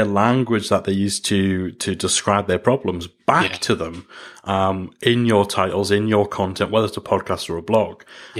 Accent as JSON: {"language": "English", "region": "North East England", "country": "United Kingdom", "accent": "Geordie", "said": "because I still, for as much as I've tried to soften the Geordie accent, it's I don't know if I could listen to someone with my accent on the podcast"}